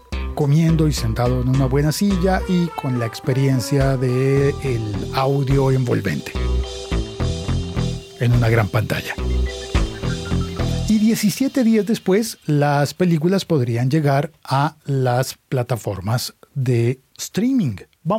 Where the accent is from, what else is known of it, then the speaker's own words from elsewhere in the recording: Colombia; Bueno, en mi país ahí está Cine Colombia